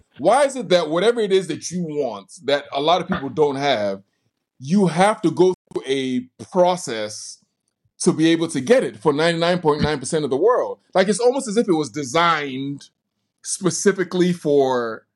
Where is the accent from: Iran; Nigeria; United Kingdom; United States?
Nigeria; Like, I'm Nigerian, right? And it's hot in Nigeria.